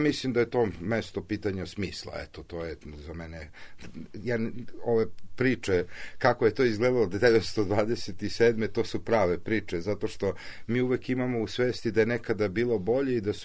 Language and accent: Serbian; Belgrade, Serbia; Ja sam inače rođen ovde u Makedonskoj, sam došao, odrastao sam na Vračaru u stanu svoga dede